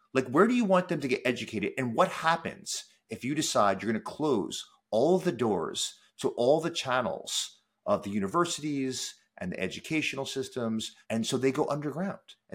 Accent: New York, United States; Now, this is Wisconsin. I'm from New York.

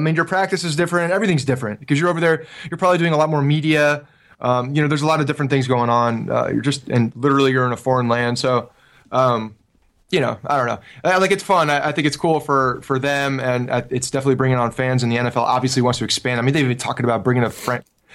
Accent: Ridgewood, New Jersey, United States; I grew up in Ridgewood, New Jersey.

